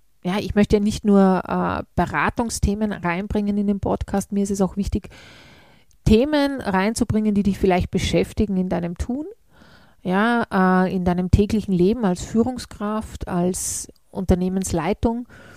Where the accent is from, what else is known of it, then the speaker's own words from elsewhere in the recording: Upper Austria, Austria; bin ich auch halb in Oberösterreich groß geworden bei meiner Familie. Und das Spannende ist, dass das sehr ländlich ist, die Gegend, wo diese Familie, der Teil der Familie herkommt.